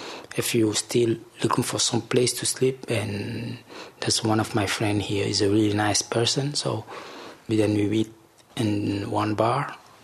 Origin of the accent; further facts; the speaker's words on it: Mali; English is a second language; moved away as an adult; now in Germany; I come from Mali. I was born in Mali, grew up in Mali. My parents are from Senegal. And I came in Germany to look for a job